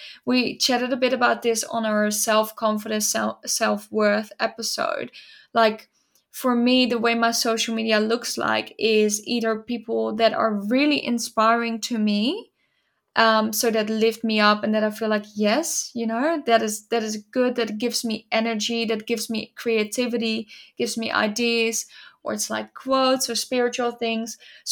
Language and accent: English; Netherlands; moved away; So growing up in the Netherlands, often there were rainy days.